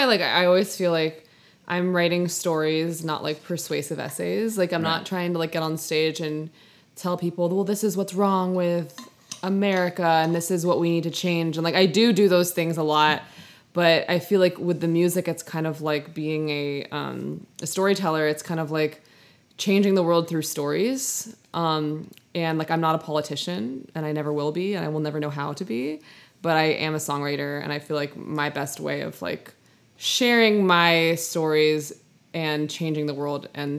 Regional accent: New York City, New York, United States; Yeah, so I grew up in New York City, and my dad was on Broadway when I was a kid.

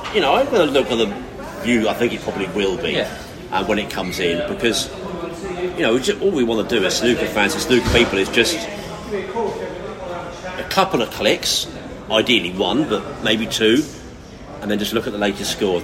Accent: Minneapolis, Minnesota, United States; I am from Minneapolis in the USA.

